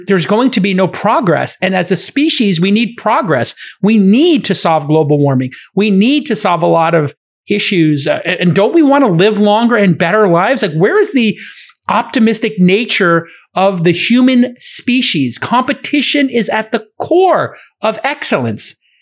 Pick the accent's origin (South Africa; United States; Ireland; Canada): Ireland; Dublin, Leinster; It was not made in Dublin. No offense to, my home country.